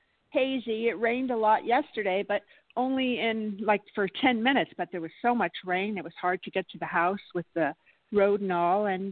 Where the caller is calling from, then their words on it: California, United States; I called your show before. I'm from California.